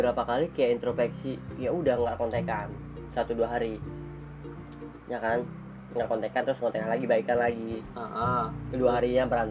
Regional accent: Tangerang, Banten, Indonesia; gue tuh dari Jakarta Tangerang

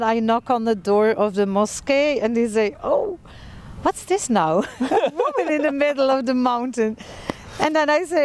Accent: Ghent, Flanders, Belgium; English is a second language; And then when I talk with them in Ghent, because I'm from Belgium

